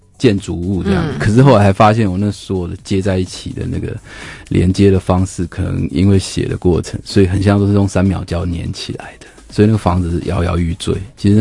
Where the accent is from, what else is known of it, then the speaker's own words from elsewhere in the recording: Changhua County, Taiwan; 我小时候在那边打转的时候太小了